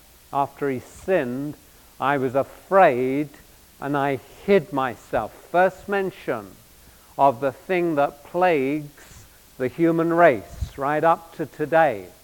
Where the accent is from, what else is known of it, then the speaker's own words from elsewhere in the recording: London, United Kingdom; because I was born in 1946, and so I grew up playing, I'm a Londoner, I grew up playing in air raid shelters and underground bunkers.